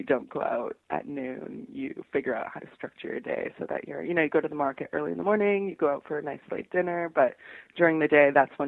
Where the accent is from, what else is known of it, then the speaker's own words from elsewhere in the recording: Canada; But I did find I'm Canadian